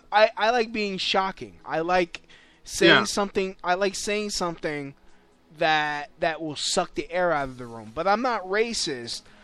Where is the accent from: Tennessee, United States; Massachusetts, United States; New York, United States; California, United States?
New York, United States; Williamsburg; because I'm from Williamsburg.